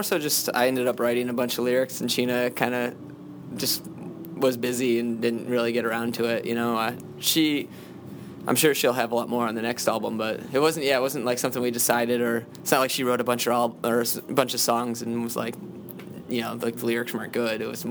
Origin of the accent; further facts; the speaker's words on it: Buffalo, New York, United States; which, you know, we're from Buffalo, New York